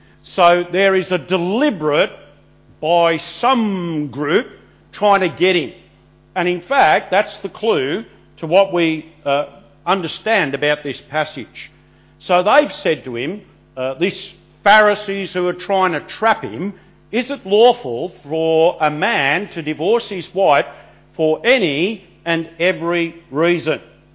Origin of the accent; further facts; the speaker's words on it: Melbourne, Victoria, Australia; I grew up in Melbourne, in Victoria